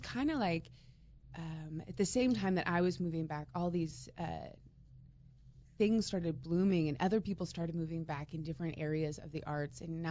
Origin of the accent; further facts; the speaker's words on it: Elkhorn, Nebraska, United States; also born or lived in California; Yeah, well, I grew up in Elkhorn and then went to Creighton University.